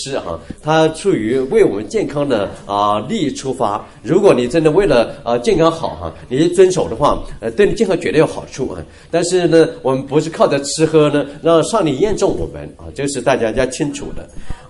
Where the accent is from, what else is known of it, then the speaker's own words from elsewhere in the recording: Atlanta, Georgia, United States; 我来自亚特兰大亚特兰大大家就也知道是一本小说哪本小说的作者的故乡Gone with the Wind 飘的这个小说的故乡了